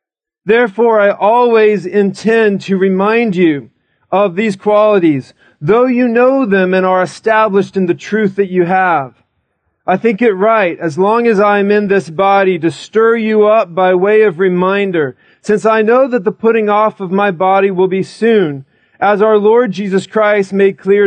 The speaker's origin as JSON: {"language": "English", "region": "Colorado", "country": "United States", "tie": "born or raised there", "said": "Now, I am from Colorado. That's where I grew up for the first part of my life."}